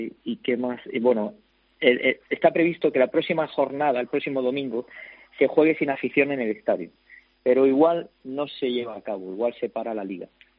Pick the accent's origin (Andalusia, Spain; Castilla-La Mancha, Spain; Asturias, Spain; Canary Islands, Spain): Andalusia, Spain; Almería; moved away; Yo soy de Almería y lo que veo en Almería ya esa gente se está poniendo muy nerviosa, ¿no?